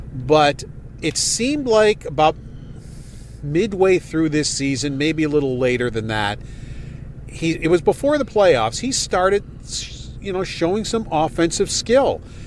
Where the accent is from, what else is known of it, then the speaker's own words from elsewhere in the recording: Buffalo, New York, United States; The bartender knew I was from Buffalo and mentioned it.